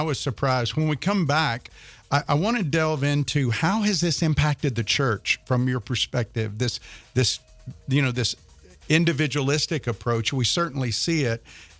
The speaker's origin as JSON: {"language": "English", "region": "the South", "country": "United States", "tie": "born or raised there", "said": "I grew up in the South, you know, in the South that we, you know, there were big families, people gardened"}